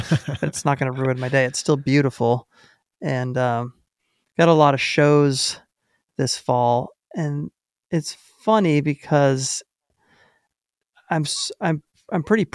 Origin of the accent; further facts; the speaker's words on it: Northeast, United States; We grew up in the Northeast.